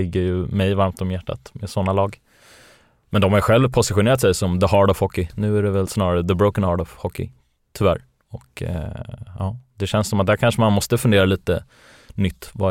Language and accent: Swedish; France; jag är fransman, champagne är som vatten för mig